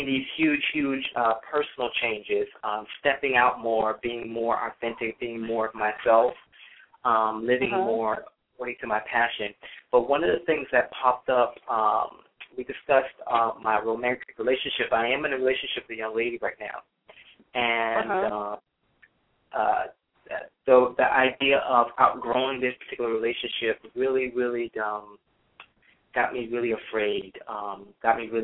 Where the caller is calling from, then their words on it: Florida, United States; I'm calling from Florida.